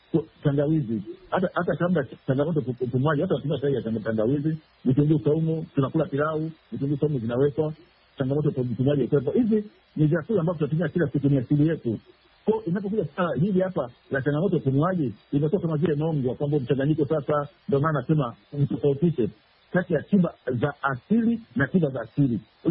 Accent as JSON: {"language": "Swahili", "country": "Tanzania", "said": "mimi naongea kama Mtanzania"}